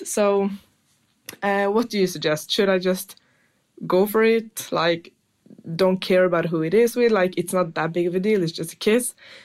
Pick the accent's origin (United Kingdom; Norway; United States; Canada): Norway; I'm from Norway